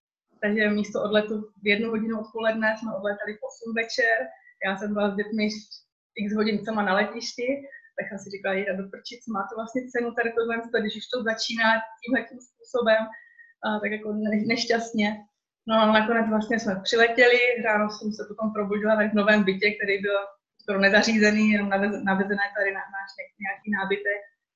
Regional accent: Uherský Brod, Zlín Region, Czechia; moved away as an adult; also born or lived in Prague; now in Switzerland; My jsme jako rodina ve Švýcarsku už 5 let a původně pocházíme z Moravy, z Uherského Brodu.

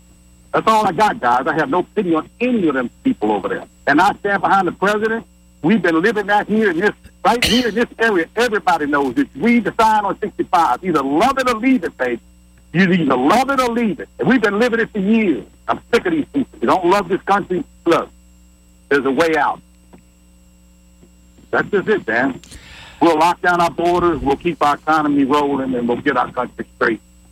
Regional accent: United States; because I am an American. I'm a smart American.

